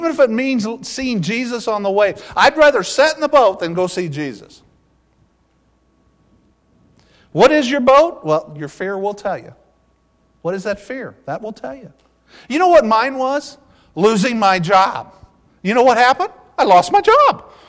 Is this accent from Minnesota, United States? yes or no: no; Quincy, Illinois, United States; now in Peoria, United States; We came from Quincy, Illinois. I'm the only one to ever leave the city of Quincy in the last four generations. When I moved to Peoria to do the camp, I was the first one in four generations to leave the city of Quincy.